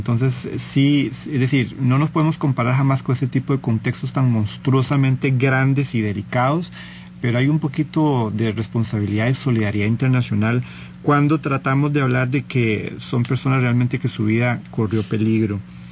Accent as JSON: {"language": "Spanish", "country": "Costa Rica", "said": "Somos los ticos"}